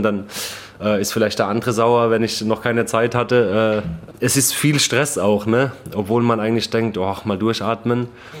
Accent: Baden-Württemberg, Germany; Gerade ich habe ja selbst Probleme, Hochdeutsch zu sprechen. Ne? Ich komme aus Baden-Württemberg.

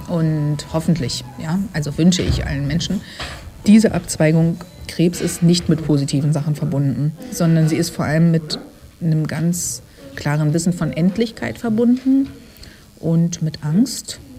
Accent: Berlin, Germany; Ich bin Berlinerin, 43 Jahre alt

